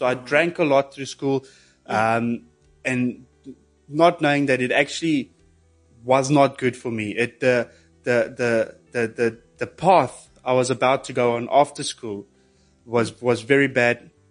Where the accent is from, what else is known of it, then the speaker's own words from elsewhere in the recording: Pretoria, Gauteng, South Africa; born there; So I was born in Pretoria, and my dad actually walked out on us when I was 6 years old.